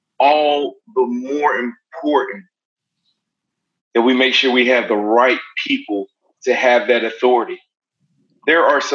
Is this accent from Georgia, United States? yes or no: yes; Brunswick, Georgia, United States; Like I said, I've been coaching here. I grew up here in Brunswick.